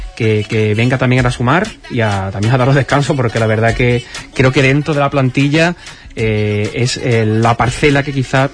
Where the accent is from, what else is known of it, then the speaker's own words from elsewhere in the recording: Andalusia, Spain; somos andaluces